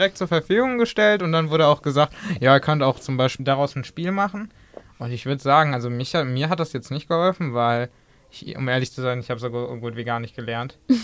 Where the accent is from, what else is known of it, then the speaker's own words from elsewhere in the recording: Germany; accent: German; ich hatte auch immer einen deutschen Akzent.